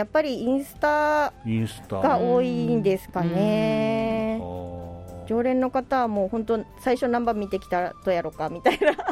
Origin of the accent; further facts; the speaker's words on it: Isahaya, Nagasaki, Japan; 生まれてこの方ですね、諫早に住んでおりますので、